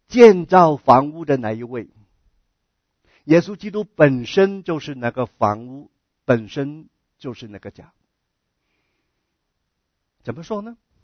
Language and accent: Chinese; China; 但是我们从历史里面知道，我们中国人抗日的苦难的日子。